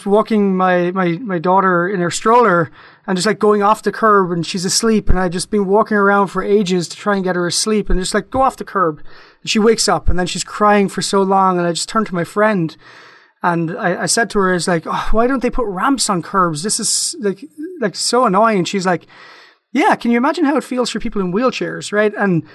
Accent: Ireland; now in United States; So I grew up in Ireland.

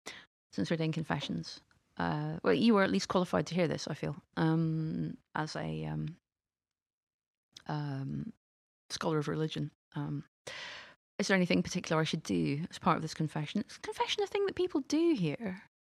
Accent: Scotland, United Kingdom; Well, the fact that I'm Scottish is a technicality because neither of my parents are Scottish, but I grew up there. I lived there for many, many, many years. I self-identify as being from there.

